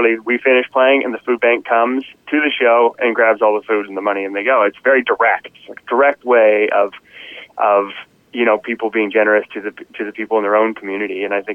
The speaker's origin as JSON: {"language": "English", "town": "Fredericton", "region": "New Brunswick", "country": "Canada", "tie": "born or raised there", "said": "I grew up in Fredericton"}